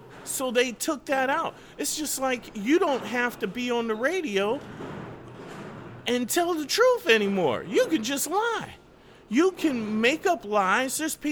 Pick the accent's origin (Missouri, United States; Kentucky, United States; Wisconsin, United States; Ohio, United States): Missouri, United States; I come from Missouri, and it's the show me state.